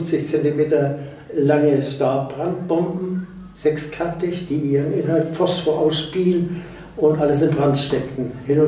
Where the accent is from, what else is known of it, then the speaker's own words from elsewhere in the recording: Hamburg, Germany; born there; Ich bin geborener Hamburger, habe zuerst in St. Georg gewohnt, dann in Aibig und später in Hammerburg, wo wir dann auch ausgebombt wurden.